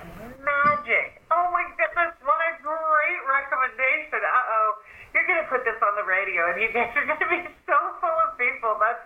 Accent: Montana, United States; also born or lived in Alaska; I had a lot of that growing up in Montana and Alaska.

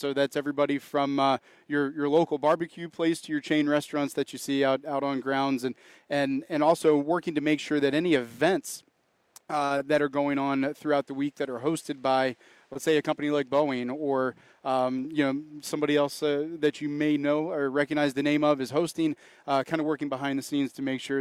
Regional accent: Virginia, United States; now in Wisconsin, United States; I'm originally from Virginia. Went to school in Virginia, and then my wife is from the Green Bay area.

